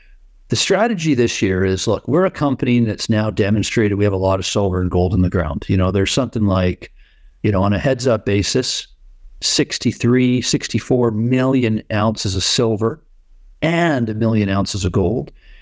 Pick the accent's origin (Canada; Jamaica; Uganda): Canada; Vancouver, British Columbia; I was born and raised in Vancouver, BC.